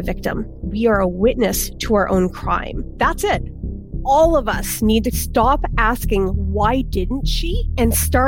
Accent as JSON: {"language": "English", "country": "Canada", "said": "Because we are Canadian"}